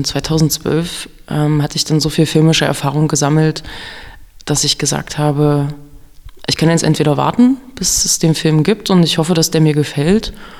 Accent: Thuringia, Germany; wo hätte ich denn mal irgendwie Frauen sehen können im Eichsfeld, wo ich aufgewachsen bin.

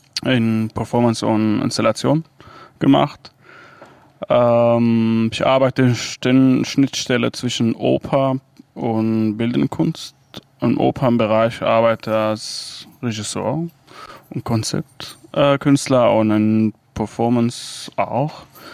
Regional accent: Rumelan, Al-Hasakah Governorate, Syria; German is a second language; moved away as an adult; also born or lived in Damascus; now in Germany; ich komme aus Rojava, Rumelan, bin da geboren, aufgewachsen und dann nach Damaskus gegangen, habe da Kunst studiert, Theaterstudie und Tanz und dann rüber nach Deutschland

